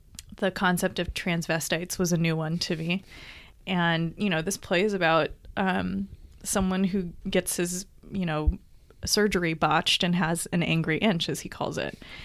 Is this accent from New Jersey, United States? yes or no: no; Los Angeles, California, United States; I grew up in Los Angeles, so it was in California.